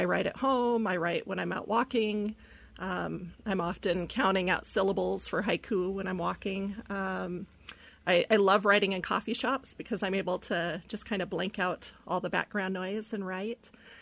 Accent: Sitka, Alaska, United States; I'm from Sitka, Alaska.

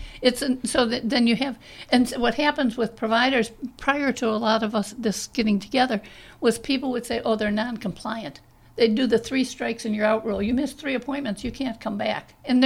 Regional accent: Chicago, Illinois, United States; I'm totally de-urbanized. I'm from Chicago originally, but I would get lost going back to Chicago at this point in time in my life.

